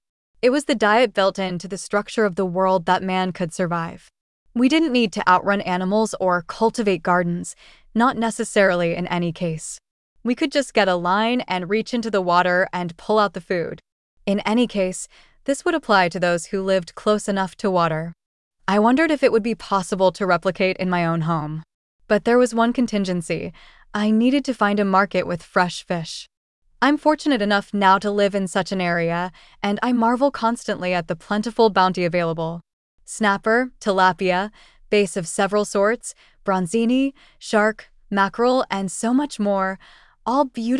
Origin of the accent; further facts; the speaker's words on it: Texas, United States; Growing up in West Texas, I knew not fresh fish from the grocery store.